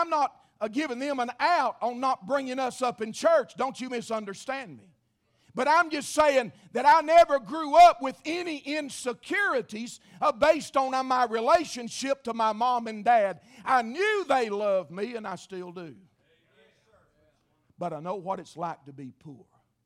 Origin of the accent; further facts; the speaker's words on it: Georgia, United States; also born or lived in Murphy, North Carolina; When I was growing up, I was born in Murphy, lived west of Murphy until I was a young boy, and then moved to Georgia.